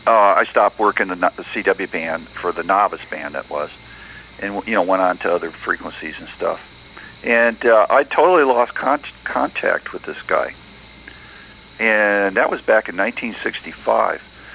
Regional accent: Ohio, United States; I was from Ohio, so I would talk basically about 500 to 1,000 miles.

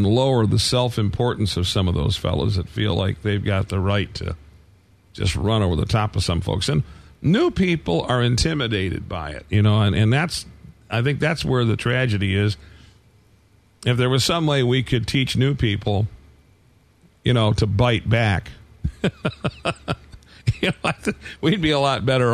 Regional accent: Detroit, Michigan, United States; I said, well, I'm sorry, I'm from Detroit too

